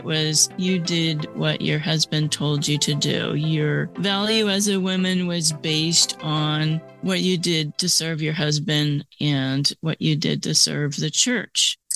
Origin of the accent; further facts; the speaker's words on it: Phoenix, Arizona, United States; and you already know I'm from Phoenix, Arizona.